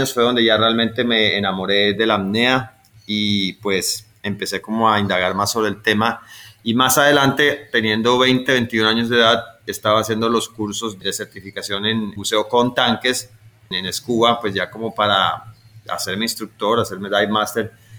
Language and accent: Spanish; Santa Marta, Magdalena, Colombia; also born or lived in Tumaco; yo nací en Tumaco, en la costa pacífica, y crecí en Santa Marta. Mi papá es de Santa Marta, mi mamá es de Tumaco, y eso pues me ha dado como, digamos, la buena fortuna de tener el contraste, la integración de esas dos culturas, Pacífico y Caribe. Entonces, costeño por los dos lados.